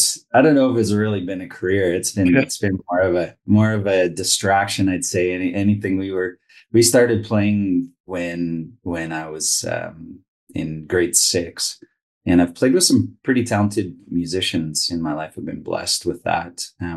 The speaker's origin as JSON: {"language": "English", "region": "Saskatchewan", "country": "Canada", "tie": "born or raised there", "also_born_or_lived": "Southern Ontario", "said": "I was born in Southern Ontario. My family's all from Kingston. And we moved to Saskatchewan in 1981."}